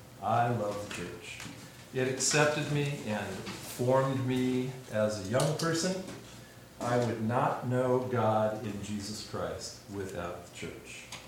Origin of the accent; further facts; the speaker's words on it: Nashville, Tennessee, United States; I'm from Nashville.